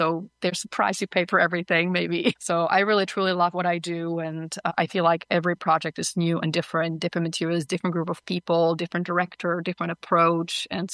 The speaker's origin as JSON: {"language": "English", "region": "Prague", "country": "Czechia", "tie": "born or raised there", "second_language": "English", "said": "I grew up in Prague in the Czech Republic. And yeah, and you know, I grew up behind the Iron Curtain"}